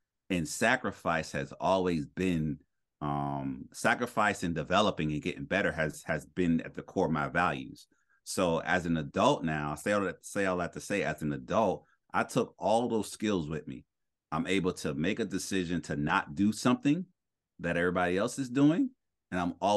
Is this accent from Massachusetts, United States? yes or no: no; Newark, New Jersey, United States; also born or lived in Allentown; I grew up in Newark, New Jersey. So there was a plot of field.